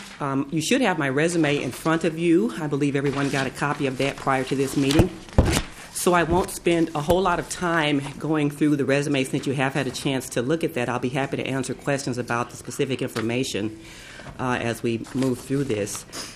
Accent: Texas, United States; now in Minnesota, United States; I'm 46 years old, as I said, born and raised in East Texas, so I am not a Minnesota native, so I don't like days like today.

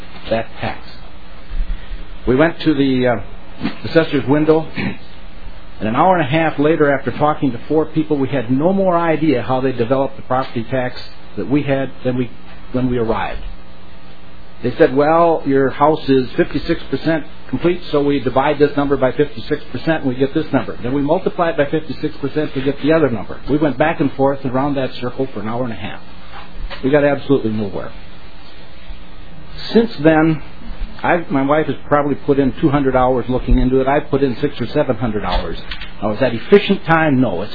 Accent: Lindstrom, Minnesota, United States; I'm from Lindstrom.

